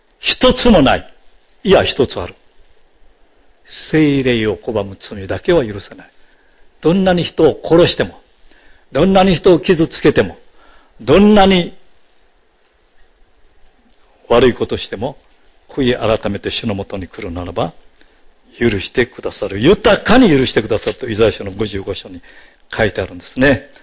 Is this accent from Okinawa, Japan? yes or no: yes; Okinawa, Japan; now in United States; そしたら、どこから来たか。いや、沖縄から来ました。